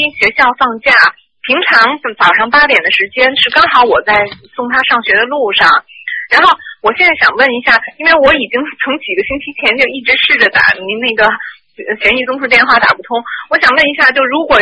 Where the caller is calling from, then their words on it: Melbourne, Victoria, Australia; 那个我是从墨尔本打来的